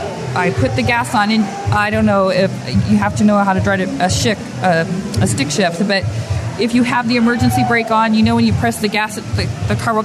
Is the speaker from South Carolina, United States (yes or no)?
no; New Braunfels, Texas, United States; also born or lived in California; I'm from New Braunfels, Texas.